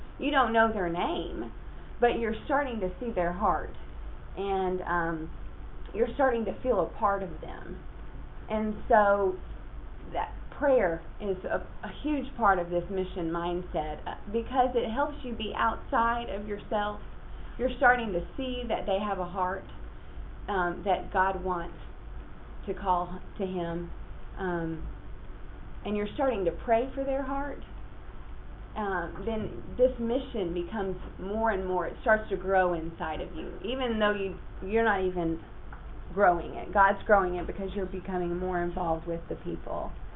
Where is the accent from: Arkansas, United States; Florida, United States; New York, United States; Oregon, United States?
Arkansas, United States; my English language, is formed by my family heritage, by my church heritage, by where I grew up in Arkansas.